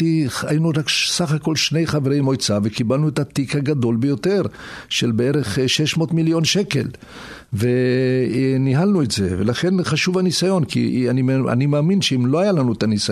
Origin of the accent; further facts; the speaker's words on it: Kiryat Haim, Haifa District, Israel; אני חייתי, גדלתי בקריית חיים, אני קשור רגשית לקריית חיים, ילדיי נולדו שם